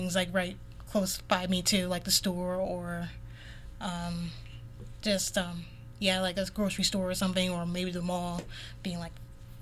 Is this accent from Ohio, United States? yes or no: no; Dearborn, Michigan, United States; I never really grew up in a small town. I came from Dearborn, which is right outside Detroit, Michigan. It's kind of a medium-sized city.